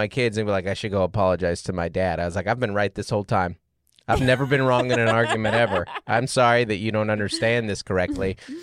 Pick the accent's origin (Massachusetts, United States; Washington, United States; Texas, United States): Washington, United States; Federal Way; I'm from Federal Way, Washington. I know run down cities.